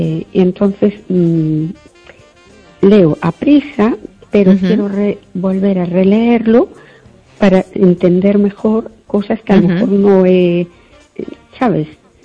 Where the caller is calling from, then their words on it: Perlío, Galicia, Spain; de Perlío